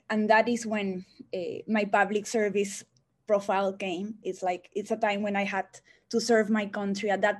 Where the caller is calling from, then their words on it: Pakistan; I am talking from Pakistan. I hope that the internet works.